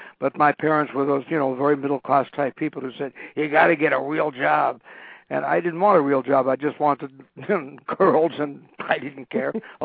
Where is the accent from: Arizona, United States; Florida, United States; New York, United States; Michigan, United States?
New York, United States; Brooklyn; I'm from Brooklyn. We don't have angels.